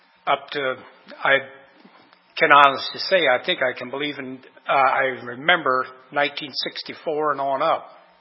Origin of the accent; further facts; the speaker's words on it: Bremen, Indiana, United States; born there; I was born over in Bremen, Indiana.